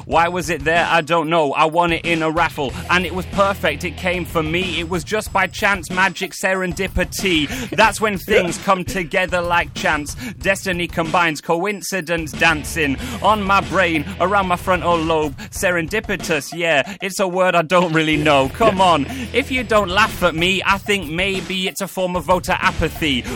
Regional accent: Manchester, North West England, United Kingdom; I'm from Manchester, but I made the journey via London to Leicester.

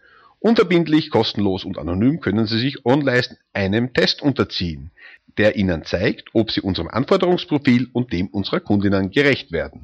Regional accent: Vienna, Austria; Vom Anton Proksch Institut in Wien. Ja, aus meiner Heimat kommt dieser Brief.

